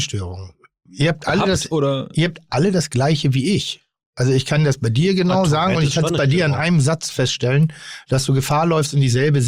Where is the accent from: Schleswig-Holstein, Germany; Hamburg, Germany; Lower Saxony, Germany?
Schleswig-Holstein, Germany; Pinneberg; Ich habe, komme ich aus Pinneberg irgendwie so